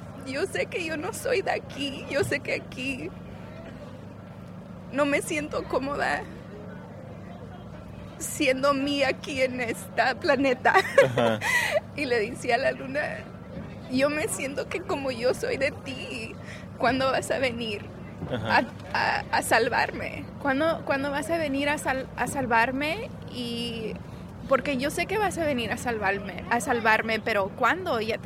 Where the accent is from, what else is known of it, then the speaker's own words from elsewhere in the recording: United States; cuando yo me estaba desarrollando de niña aquí en los Estados Unidos, porque no era ni americana ni era mexicana y batallé con bullies en la escuela.